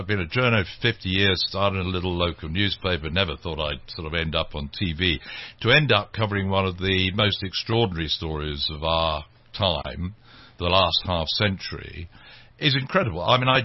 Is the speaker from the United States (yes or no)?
no; England, United Kingdom; I'm an Englishman